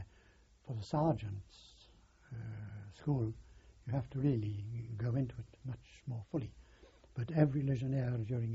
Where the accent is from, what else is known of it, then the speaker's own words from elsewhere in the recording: England, United Kingdom; I'm English, SOS, I'm English